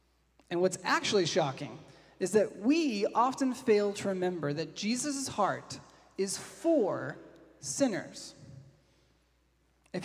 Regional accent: Boston, Massachusetts, United States; Now me, I'm coming from Boston

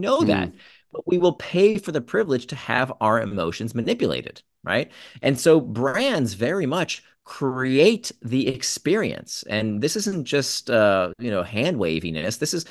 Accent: United States; Trix was the brand I used to love growing up in the States

